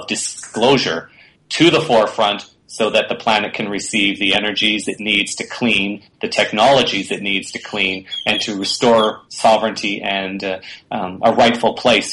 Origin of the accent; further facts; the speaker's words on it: Canada; As a Canadian, maybe it's good to note at this point in time